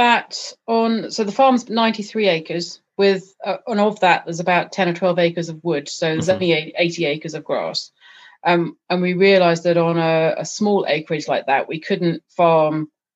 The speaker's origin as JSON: {"language": "English", "region": "South East England", "country": "United Kingdom", "tie": "born or raised there", "lives_now": "Devon, United Kingdom", "said": "I grew up in Kent originally, and there were lots of Dens, Smarden or Biddenden, so D-E-N on the end of words as well."}